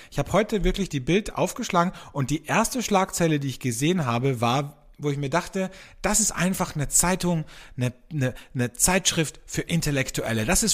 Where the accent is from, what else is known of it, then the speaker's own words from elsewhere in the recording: Austria; Ich fand es ja ganz lustig, bei uns in Österreich gibt es seit einiger Zeit im Radio Nachrichten in einfacher Sprache.